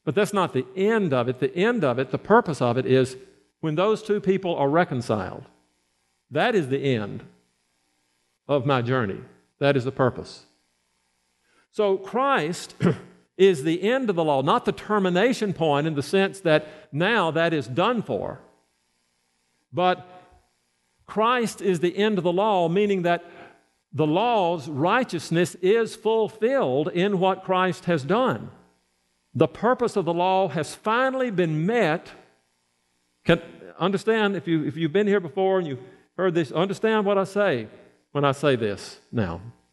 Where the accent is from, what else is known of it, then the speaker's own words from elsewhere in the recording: Brandon, Mississippi, United States; If I were to say, I'm going to my hometown, Brandon, Mississippi.